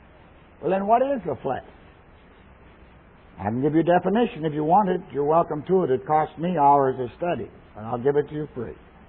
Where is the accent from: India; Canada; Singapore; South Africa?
Canada; I'm a Canadian Scot.